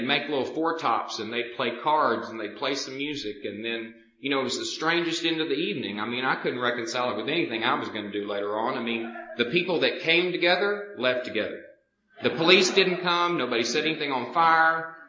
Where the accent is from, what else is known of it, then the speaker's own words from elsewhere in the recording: Dallas, Texas, United States; If you can't tell from the way that I talk, I was born and raised in Dallas, Texas. I was born and raised in a little area of Dallas called Lakewood.